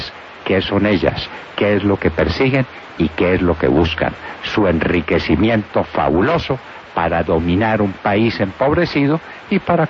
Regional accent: Colombia; Somos los colombianos

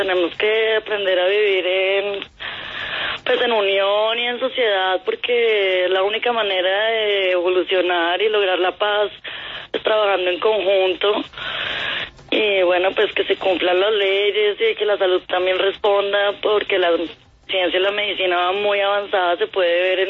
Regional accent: Colombia; todos somos colombianos

